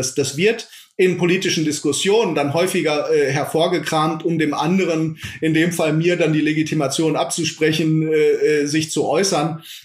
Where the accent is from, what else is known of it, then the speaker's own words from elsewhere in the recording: Iserlohn, North Rhine-Westphalia, Germany; now in Leipzig, Germany; Ich habe meine alte Heimat, das ist Iserlohn nach wie vor, ja, die nach Regen riechende Luft, die Wälder, das ist eine Heimat, die immer bleiben wird. Aber ich habe auch diese neue Heimat